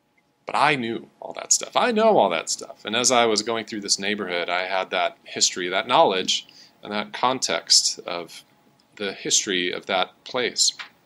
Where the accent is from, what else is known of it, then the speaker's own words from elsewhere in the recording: Appleton, Wisconsin, United States; I traveled back to my hometown of Appleton, Wisconsin, and while I was there, I took a brief tour to drive past some of my old houses that I'd lived in.